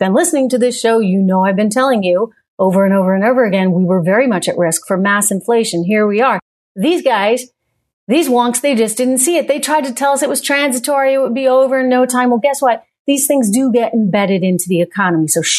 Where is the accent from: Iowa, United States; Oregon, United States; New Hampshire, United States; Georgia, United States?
New Hampshire, United States; Great, great state. My home state. Former Miss New Hampshire here talking.